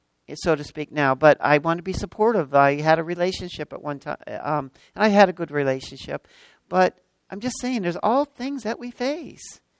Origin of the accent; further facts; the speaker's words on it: Erie, Pennsylvania, United States; I was born and raised in Erie, so in around that area.